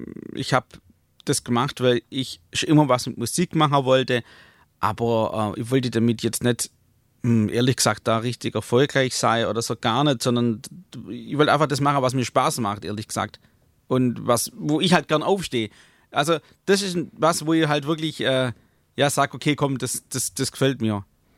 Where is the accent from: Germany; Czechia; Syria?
Germany; Hemmendorf, Baden-Württemberg; Ich komme ja aus Hemmendorf bei Rothenburg am Neckar.